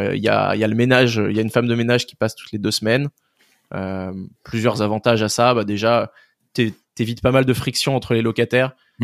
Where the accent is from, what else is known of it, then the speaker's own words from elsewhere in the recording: Île-de-France, France; moi, je suis de l'Est parisien. Il y a Disney justement qui est pas très loin.